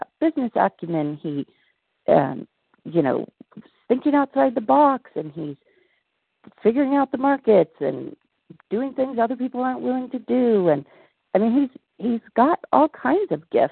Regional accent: San Diego, California, United States; I'm from San Diego, California, recovered.

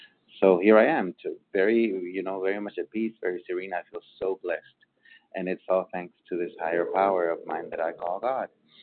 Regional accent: Honduras; from Honduras.

